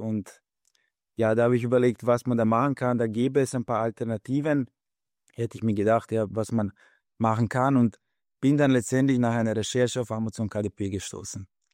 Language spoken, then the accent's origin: German; Lower Austria, Austria; Ich bin aus Österreich, Wien Umgebung